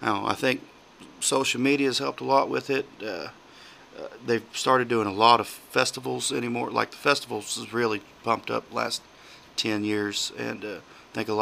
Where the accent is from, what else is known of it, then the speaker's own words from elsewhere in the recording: Welch, Oklahoma, United States; I'm from Welch, by way of about 10 miles south of Edna, Kansas.